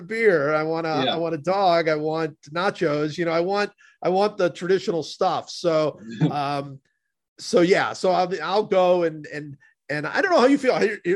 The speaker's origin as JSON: {"language": "English", "town": "Cleveland", "region": "Ohio", "country": "United States", "tie": "born or raised there", "said": "I grew up in Cleveland. And for me, a hot dog with mustard, particularly Stadium Burtman mustard, is what I want."}